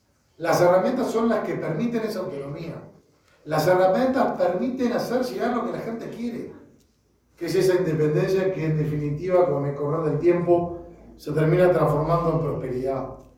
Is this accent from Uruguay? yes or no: yes; Uruguay; como uruguayos Salto es parte de nuestro país